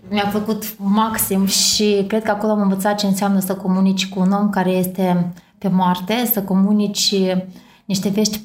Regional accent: Soroca, Soroca District, Moldova; Am copilărit în Republica Moldova, într-un orășel pe malul Nistrului, chiar la graniță cu Ucraina, un orășel foarte frumos, de orașul Soroca.

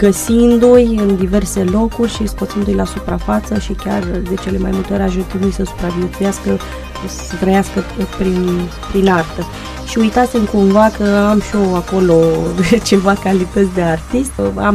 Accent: Dobruja, Romania; Noi suntem, da, români, suntem dobrogeni.

